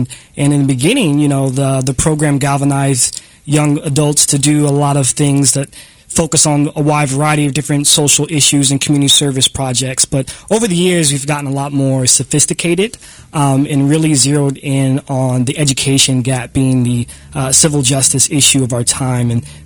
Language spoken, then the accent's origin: English; Kansas City, Missouri, United States; I worked in Chicago, but I am from Kansas City, Missouri. I got to make sure I get my native card in there, proud of my KCMO heritage.